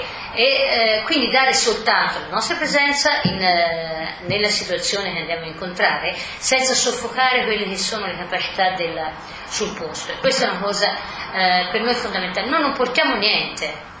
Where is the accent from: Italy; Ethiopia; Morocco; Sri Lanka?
Sri Lanka; E io vengo dallo Sri Lanka